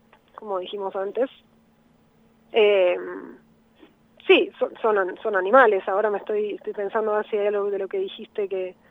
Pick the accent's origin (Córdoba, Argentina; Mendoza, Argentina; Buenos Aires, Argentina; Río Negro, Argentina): Buenos Aires, Argentina; yo soy de Ciudad Autónoma de Buenos Aires, así es.